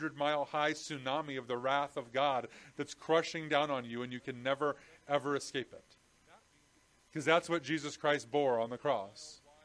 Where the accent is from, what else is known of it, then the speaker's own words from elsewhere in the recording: Scotland, United Kingdom; I'm Scottish, not Jewish.